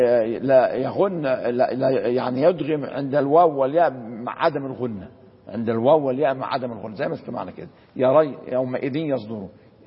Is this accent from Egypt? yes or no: yes; Egypt; ودي لغة يعني فصيحة وموجودة يمكن نلمسها في لغتنا الدارجة عندنا في مصر وغيرها.